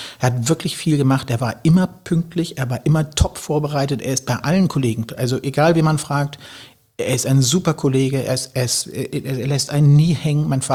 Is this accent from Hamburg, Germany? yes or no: yes; Hamburg, Germany; born there; also born or lived in Frankfurt; Nee, ich bin geboren in Hamburg, und zwar in der Gussau 9 tatsächlich, im Haus meiner Großeltern irgendwie